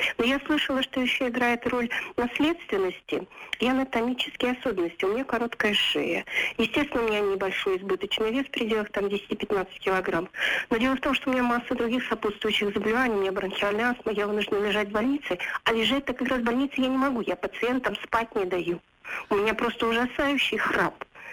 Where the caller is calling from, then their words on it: Nizhny Novgorod Oblast, Russia; Я звоню вам из Нижегородской области.